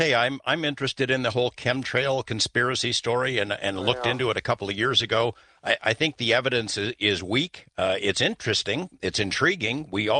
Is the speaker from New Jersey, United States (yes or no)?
yes; New Jersey, United States; born there; I know I was born in New Jersey, and Jersey tomatoes, like Pennsylvania tomatoes, really good stuff. Can't get them out here in the West.